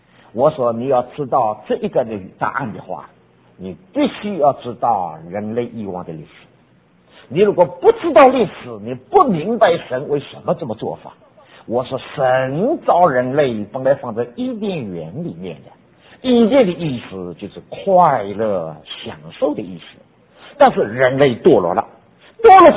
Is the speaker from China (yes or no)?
no; New York, United States; 我从纽约来